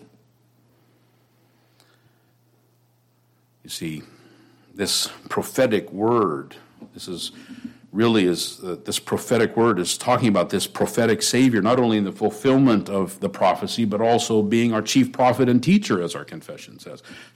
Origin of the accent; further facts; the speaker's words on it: California, United States; I had been in the ocean a lot growing up in the Bay Area, but I barely made it back.